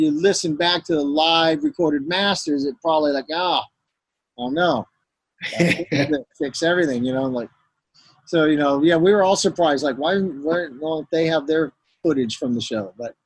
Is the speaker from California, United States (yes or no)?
yes; Richmond, California, United States; I grew up in Richmond, California, and I was surrounded